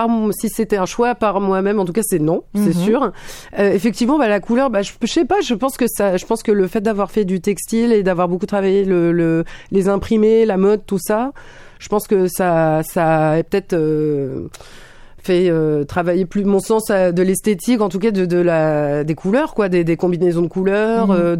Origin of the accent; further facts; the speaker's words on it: France; Après, je suis française, j'ai lu